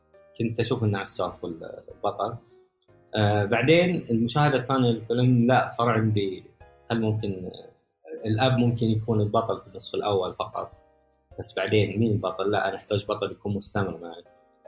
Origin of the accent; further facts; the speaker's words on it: Al-Ahsa, Eastern Province, Saudi Arabia; في المنطقة الشرقية في الأحساء، اللي أنا من الأحساء، منطقة اسمها الأحساء والأحساء، لهجتهم مختلفة تماما،